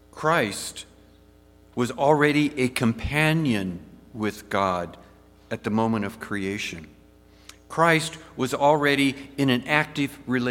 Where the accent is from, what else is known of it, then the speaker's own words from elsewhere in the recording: California, United States; Just look at my home state, California.